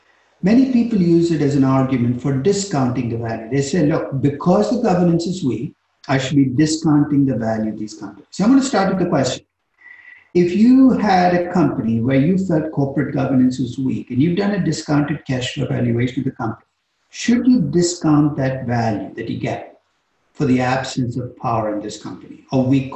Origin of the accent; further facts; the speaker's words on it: Chennai, Tamil Nadu, India; So this is actually a company in a city that I grew up in India called Chennai.